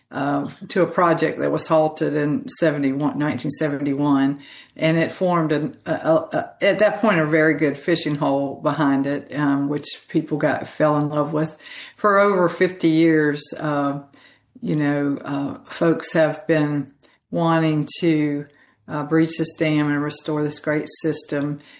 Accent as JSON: {"language": "English", "town": "Ocala", "region": "Florida", "country": "United States", "tie": "born there", "said": "Well, I was born in Ocala, Florida, and spent the summers just a short distance from the Ocklawaha"}